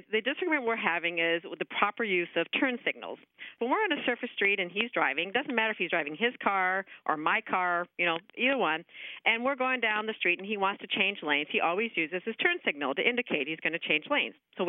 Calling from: Berkeley, California, United States; I'm calling from Berkeley, California.

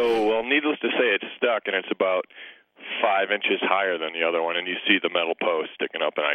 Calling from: Bellevue, Idaho, United States; I am from Bellevue, Idaho.

